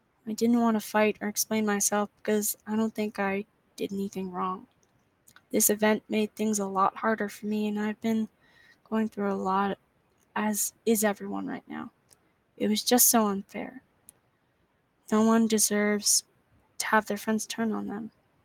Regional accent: Idaho, United States; I'm from North Idaho.

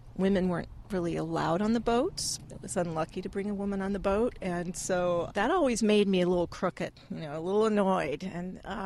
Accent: Newfoundland and Labrador, Canada; when I was growing up in Newfoundland and Labrador, kids were around the wharf.

